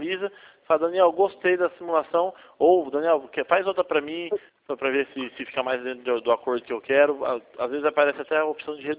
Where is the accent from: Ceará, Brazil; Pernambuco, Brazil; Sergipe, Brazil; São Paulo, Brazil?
São Paulo, Brazil; Campinas; sou daqui da cidade de Campinas, sou de São Paulo